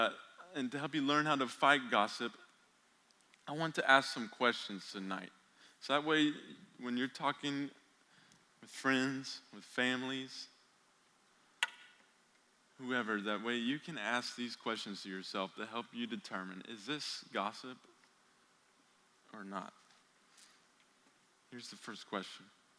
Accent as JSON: {"language": "English", "town": "Weatherford", "region": "Texas", "country": "United States", "tie": "born or raised there", "said": "there was a forest fire when I was growing up in Weatherford"}